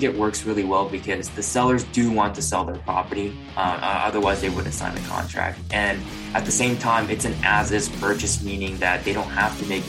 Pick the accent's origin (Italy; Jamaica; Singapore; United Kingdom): Singapore; moved away as an adult; also born or lived in Japan; now in Long Beach, United States; I was actually born in Japan and I grew up in Singapore. So okay. I'm not, you know, natively from the U.S., came here when I was 18 for university. And then I'm currently living in Long Beach, California